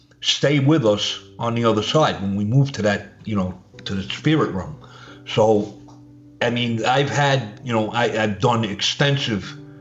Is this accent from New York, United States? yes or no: yes; Brooklyn, New York, United States; like myself, he was born and raised in Brooklyn.